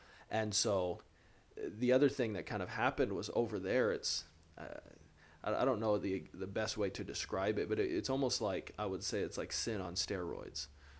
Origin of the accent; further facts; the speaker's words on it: Winslow, Arizona, United States; So for me growing up in Winslow, I was just looking for anything exciting, anything that would happen.